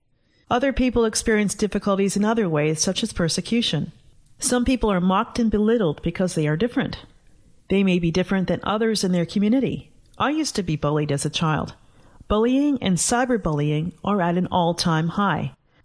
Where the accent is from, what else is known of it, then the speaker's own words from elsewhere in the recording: Canada; their hearts were open to me as a Canadian